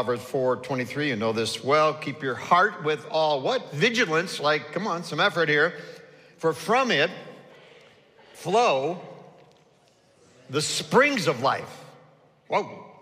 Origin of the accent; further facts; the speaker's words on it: Chicago, Illinois, United States; when I say guys, I'm from Chicago initially, and that's why I talk